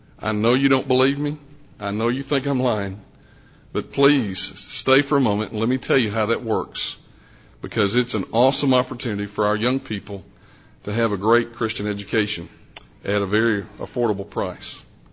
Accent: Henderson, Tennessee, United States; I grew up in Henderson, Tennessee, and I love that school. Attended the Estes Church.

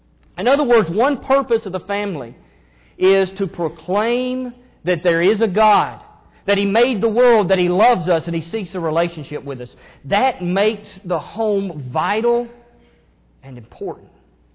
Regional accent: Elizabethtown, Kentucky, United States; You know, I grew up in Elizabethtown, Kentucky, just down the road from Fort Knox.

